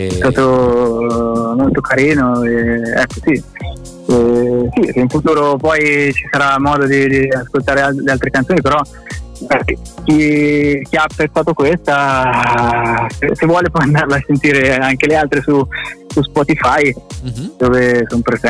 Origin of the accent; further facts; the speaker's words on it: Perugia, Umbria, Italy; born there; Ah beh, certo, sì, la mia città natale, sì, siamo un po' distanti